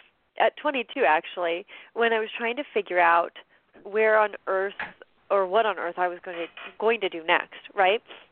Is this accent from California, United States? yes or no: yes; San Diego, California, United States; And I'm lucky I grew up in San Diego. So, like, I had all my college friends to start